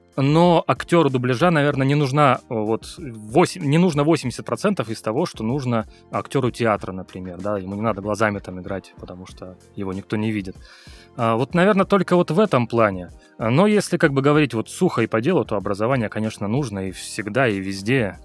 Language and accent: Russian; Far North, Russia; Я сам вообще с Крайнего Севера, да, у нас помимо авиасообщения можно товар доставить либо по Зимнику, да, по Оби